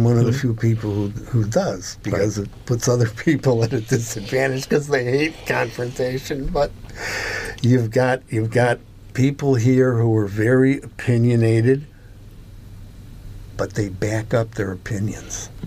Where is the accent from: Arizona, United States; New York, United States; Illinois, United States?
Illinois, United States; Chicago; And I grew up in Chicago in a family of Daily Democrats, and I was at the Democratic Convention.